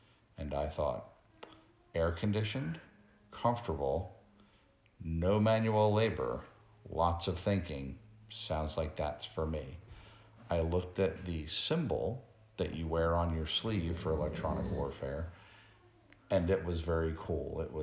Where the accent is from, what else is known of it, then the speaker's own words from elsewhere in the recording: New Jersey, United States; Having been fairly insulated growing up in New Jersey with certain ethnic groups and certain education levels and certain city sizes